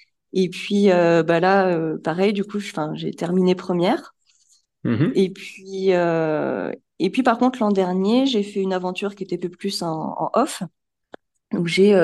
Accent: Cherbourg, Normandy, France; j'ai 32 ans et je suis originaire de Cherbourg, donc c'est en Normandie. Je suis architecte de formation, donc j'ai fait mes études à Paris et à Rouen.

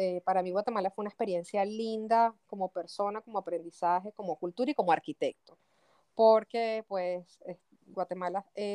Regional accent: Venezuela; yo sinceramente considero que soy migrante desde que nací, porque soy hija de migrantes. Crecí en Venezuela siendo hija de padres colombianos, sin embargo, pues toda mi vida la hice en Venezuela

